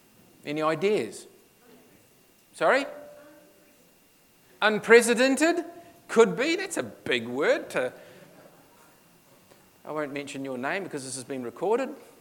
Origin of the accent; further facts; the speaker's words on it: New Zealand; now in Queensland, Australia; And I'm not just saying that because I'm a Kiwi.